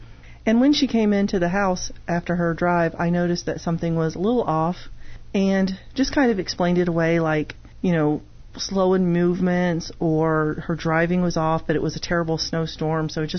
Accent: the South, United States; Born and raised in the South

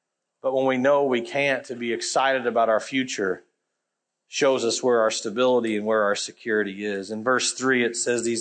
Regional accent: Iowa, United States; born there; I apologize, I was born in Iowa, just where it happened.

